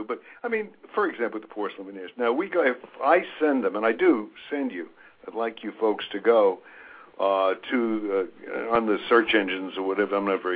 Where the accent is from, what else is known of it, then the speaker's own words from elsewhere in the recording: New York City, New York, United States; born there; Our family, I'll share a little of my own background. Our family business, I was born in New York.